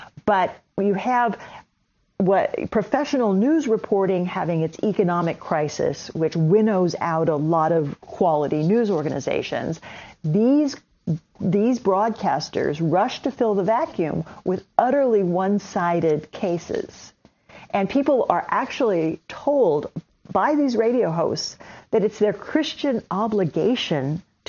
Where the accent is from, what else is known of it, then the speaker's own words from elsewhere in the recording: Oklahoma, United States; now in New York City, United States; because I grew up in Oklahoma and I go back to see family a lot. And I've lived in New York City for the last, you know, few decades.